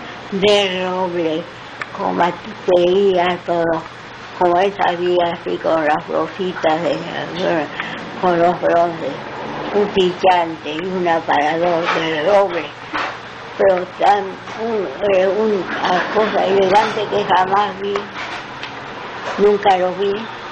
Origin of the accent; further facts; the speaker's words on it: Argentina; Sí, sí, las dos somos argentinas.